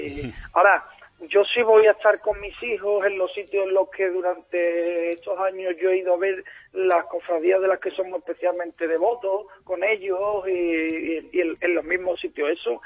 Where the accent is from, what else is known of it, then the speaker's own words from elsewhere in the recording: Seville, Andalusia, Spain; Yo soy de la Macarena